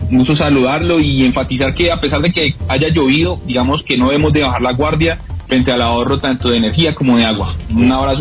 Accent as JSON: {"language": "Spanish", "country": "Colombia", "said": "Mi abuelo como que vino de otro lado. Pero yo soy de acá, de Colombia."}